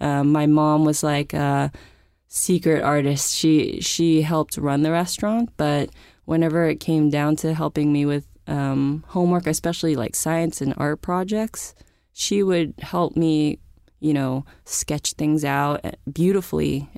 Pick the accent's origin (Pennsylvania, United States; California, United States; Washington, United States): California, United States; San Francisco; I grew up in San Francisco, and I think when I think about my childhood, I think about my backyard.